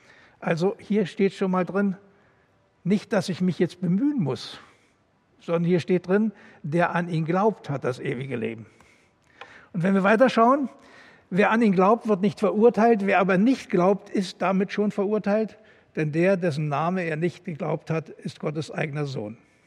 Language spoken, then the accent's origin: German; Germany; Ich bin aufgewachsen in der DDR und war ja in einer mütterlichen Familie. Mein Vater ist im Krieg gefallen. Und ich bin ja in der evangelischen Kirche groß geworden